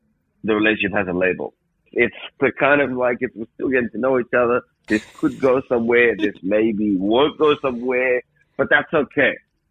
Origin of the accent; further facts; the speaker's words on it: Nigeria; now in Australia; I'm Nigerian, so in our culture, it is kind of traditional here in Australia